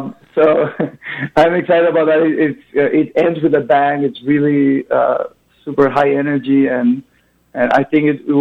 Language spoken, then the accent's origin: English; Paraguay; it kind of harkens back to my region. You know, I'm from Paraguay